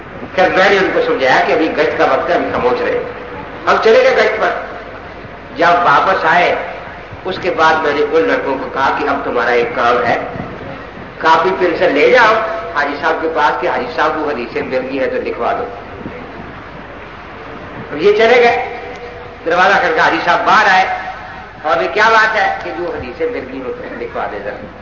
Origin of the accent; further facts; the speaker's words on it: Multan, Punjab, Pakistan; میں نے کہا حاجی صاحب میں ملتان سے ہوں, یہ سال پوتے سے, ہم تو گھر سے نکلے اسی لیے ہیں